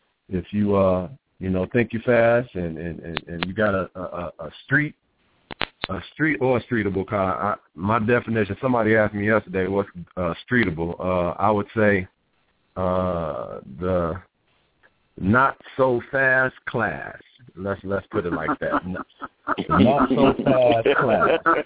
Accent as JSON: {"language": "English", "town": "Chicago", "region": "Illinois", "country": "United States", "said": "from Chicago."}